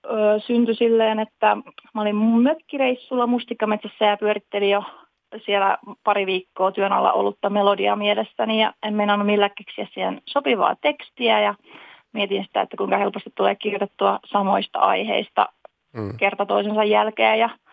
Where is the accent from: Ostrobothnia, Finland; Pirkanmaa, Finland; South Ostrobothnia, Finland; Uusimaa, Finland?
Pirkanmaa, Finland; Parkano; now in Tampere, Finland; Mä oon Parkanosta.